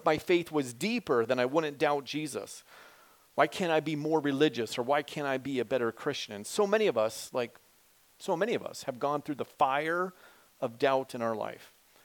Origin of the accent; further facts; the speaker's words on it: Wenatchee, Washington, United States; I grew up in Washington State in the town of Wenatchee, which is in the center of Washington.